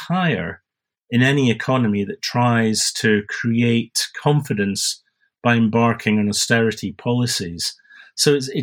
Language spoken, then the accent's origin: English; Scotland, United Kingdom; despite being a Scotsman, which makes me naturally tending towards socialism